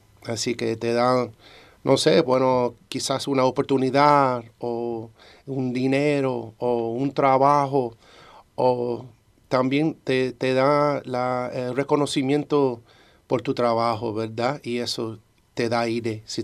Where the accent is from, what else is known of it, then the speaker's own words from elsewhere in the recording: Cuba; Y no me identifico como afrocubano, por ejemplo. Muchos dicen que yo soy cubano, ¿y qué? Eso es todo. Aunque yo tengo piel, tú sabes, moreno